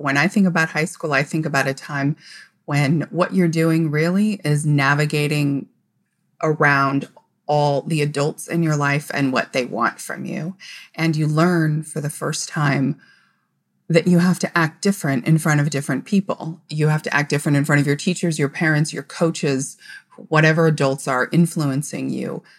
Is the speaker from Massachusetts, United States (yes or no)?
no; California, United States; I'm from California, so I have never gone to a school in the Northeast like this